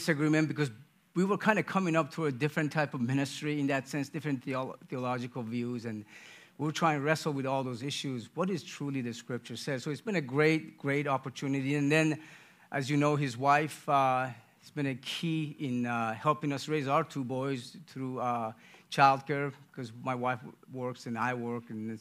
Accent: Iran; English is a second language; I was born and raised in Iran, and we are in the news.

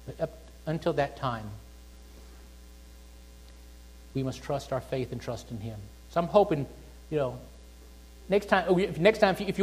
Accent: Louisiana, United States; also born or lived in New Orleans; In the south where I grew up in Louisiana, there's a big river that runs on the edge of Louisiana. Actually, it runs right through it into New Orleans. And I lived in New Orleans for a while, that wild and crazy town.

